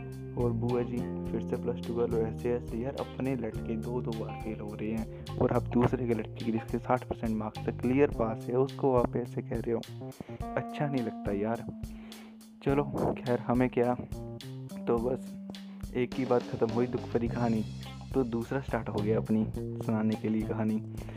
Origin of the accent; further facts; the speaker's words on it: Punjab, India; first language Punjabi; Hindi is a second language; यार मैं पंजाब से हूँ और पंजाबी मेन है, तो हिंदी में थोड़ा बहुत ऊपर नीचे हो जाता है